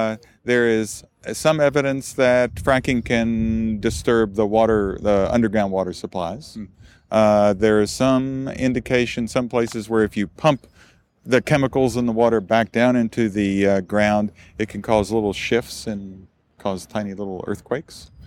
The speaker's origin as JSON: {"language": "English", "region": "Kentucky", "country": "United States", "said": "I'm from Kentucky, where they mine coal, but it's not, it's not clean."}